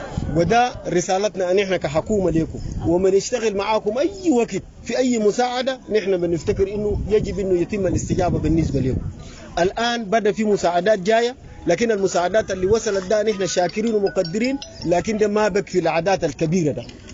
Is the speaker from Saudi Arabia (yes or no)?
no; North Darfur, Sudan; نحن في شمال دارفور